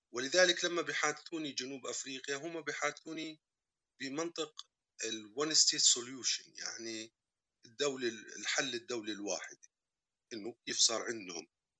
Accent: Jordan; لكن أنا كأردني لما أقولها بقولها بطريقة موضوعية

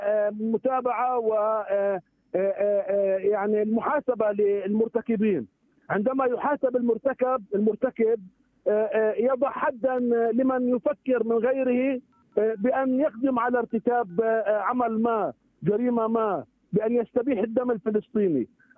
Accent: Palestine; هناك حالة من التعاون، لنا مصلحة كفلسطينيين بها

